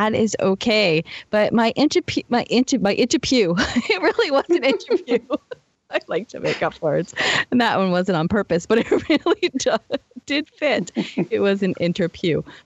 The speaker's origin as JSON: {"language": "English", "town": "Boston", "region": "Massachusetts", "country": "United States", "said": "And Martha is really hard for me to say because I'm from Boston."}